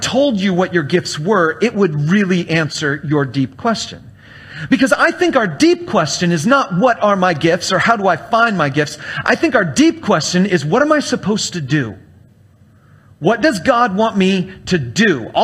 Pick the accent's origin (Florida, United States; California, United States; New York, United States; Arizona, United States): California, United States; He's a pastor of a church out in California. I was raised in California.